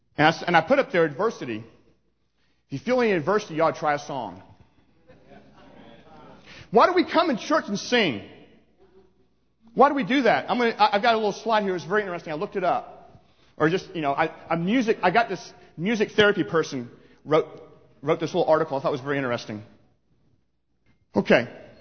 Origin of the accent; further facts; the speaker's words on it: United States; I grew up this way. I grew up in the United States. I grew up going to Sunday school. I grew up going to church.